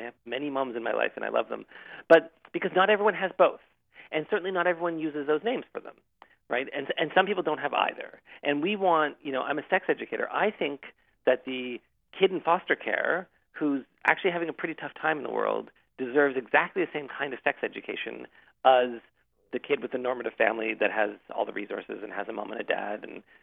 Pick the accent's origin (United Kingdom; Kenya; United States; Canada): Canada; I mean, I am Canadian, as you said, and I have no interest.